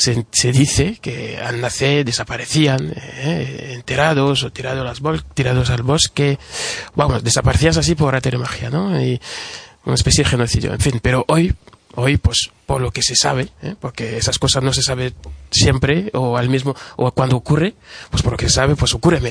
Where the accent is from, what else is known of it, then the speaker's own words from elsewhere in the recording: South, Cameroon; en el mismo país, digamos, Camerún, en mi región, que es la parte sur del país, o en mi pueblo mismo, que está, digamos, en la parte occidental